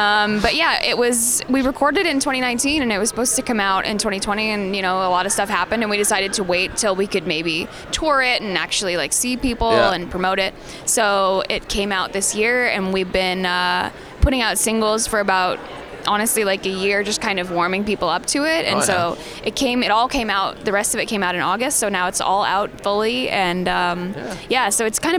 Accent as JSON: {"language": "English", "town": "Strathmore", "region": "Alberta", "country": "Canada", "tie": "born or raised there", "said": "I grew up outside of Calgary on a farm and kind of near like Strathmore area, so kind of east and south of here. But I grew up like coming here all the time, and I actually went to college here"}